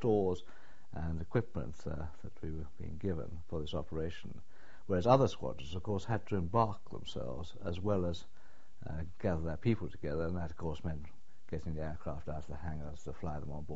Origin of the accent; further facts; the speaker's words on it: Colchester, East of England, United Kingdom; born there; I was born in Colchester in Essex in 1946, on the 4th of June.